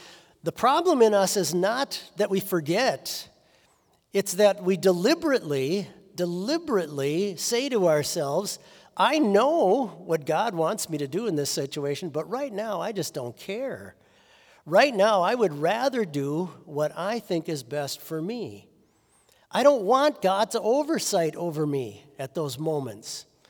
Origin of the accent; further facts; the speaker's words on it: United States; It was very unusual for me as an American to see something like that.